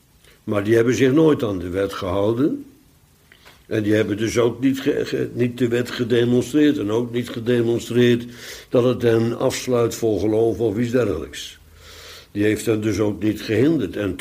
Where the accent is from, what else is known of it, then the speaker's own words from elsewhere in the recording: Netherlands; En toch ben ik een Nederlander. Toch zelfs met blank en met blauwe ogen en ook nog een man.